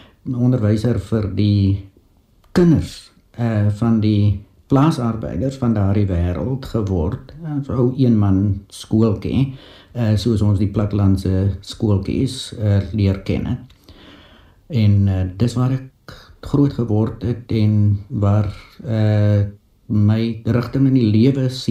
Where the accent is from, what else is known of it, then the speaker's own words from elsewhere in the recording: Robertson, Western Cape, South Africa; also born or lived in Wellington; Dis reg, ek is gebore in Wellington, alhoewel ek nie op Wellington groot geword het, nee. Dit het ek gedoen op die buitewijk van de Robertson, een soort sendingpos in der tyd, Goree.